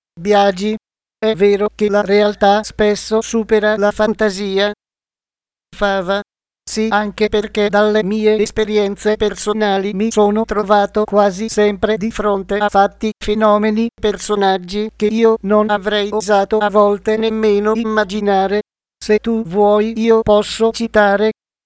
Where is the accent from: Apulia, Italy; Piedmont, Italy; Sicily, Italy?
Sicily, Italy; una cosa molto bella che io da siciliano non condivido